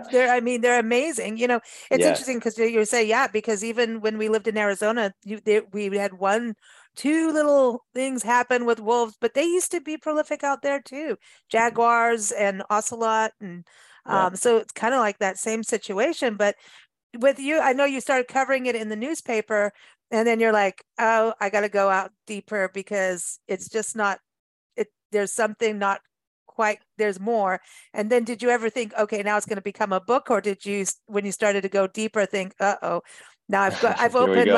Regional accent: Kenya; also born or lived in South Africa; I grew up in Africa, so down in the bush in Kenya and South Africa

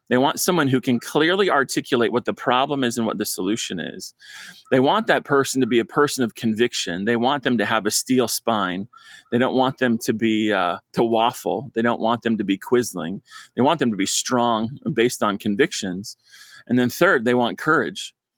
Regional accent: Costa Mesa, California, United States; not far from where I grew up in Costa Mesa, Newport Beach, and really remarkable change there.

